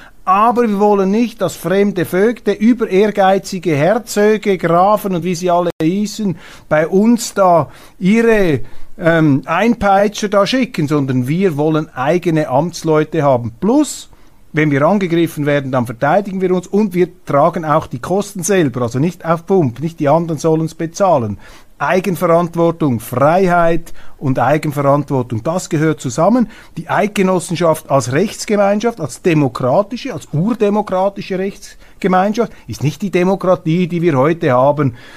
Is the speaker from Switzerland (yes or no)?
yes; Switzerland; Und deshalb ist die Aufgabe, ist es unser Auftrag als Schweizer heute, diese Schweiz zu leben